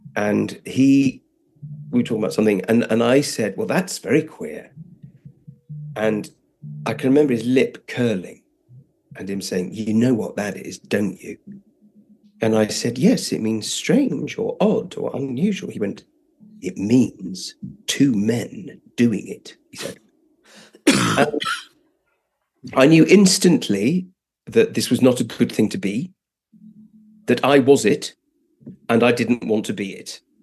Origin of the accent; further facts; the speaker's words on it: Netherlands; I was brought up in Holland, and the only English that I heard until I was 10 was either my brother's, who were at boarding school in England. I wasn't. I went to school in Holland.